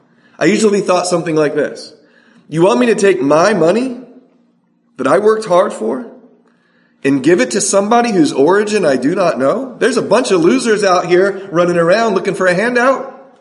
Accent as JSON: {"language": "English", "town": "San Diego", "region": "California", "country": "United States", "tie": "born or raised there", "said": "I grew up in San Diego, California. If I'm ever homeless, I'll tell you guys where to find me."}